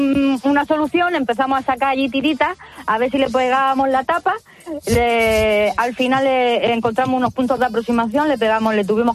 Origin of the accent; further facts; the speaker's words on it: Almería, Andalusia, Spain; hemos llegado a Almería, que somos de Almería